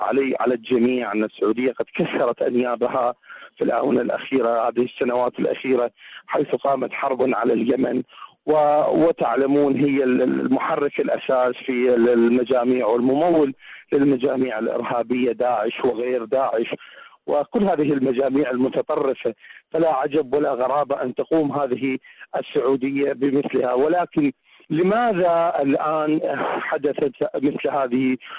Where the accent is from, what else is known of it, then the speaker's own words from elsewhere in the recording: Iraq; من العراق.